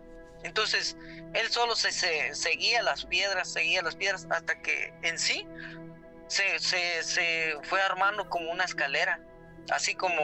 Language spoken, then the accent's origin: Spanish; Guatemala; now in Tennessee, United States; Soy de Guatemala.